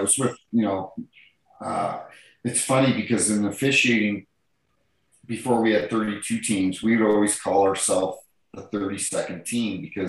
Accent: New Brunswick, Canada; I grew up in New Brunswick, you know, small town.

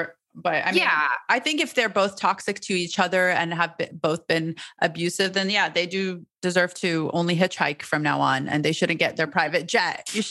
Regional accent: Alabama, United States; Like I grew up in Alabama. I didn't know you could have dreams until I left.

